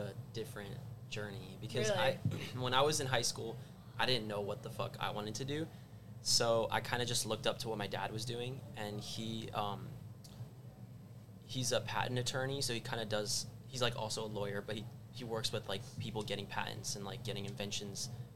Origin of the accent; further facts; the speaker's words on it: Virginia, United States; And I was like, no way, VCU Brand Center, like, I'm from Virginia.